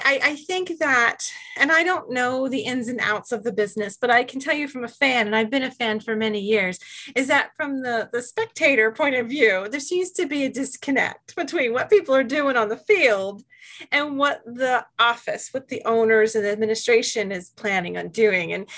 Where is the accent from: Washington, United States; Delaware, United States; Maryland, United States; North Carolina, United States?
Maryland, United States; Baltimore; I grew up in Baltimore, and my entire family, including my wonderful son, huge Ravens fans.